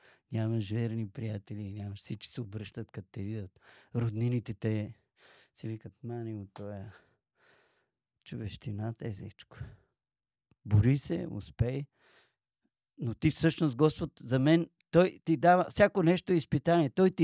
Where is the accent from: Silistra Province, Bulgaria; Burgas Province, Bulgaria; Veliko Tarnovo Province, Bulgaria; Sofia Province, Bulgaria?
Sofia Province, Bulgaria; Dolni Okol; Аз съм роден и израсъл в Долни и Горни Окол. На 12 км.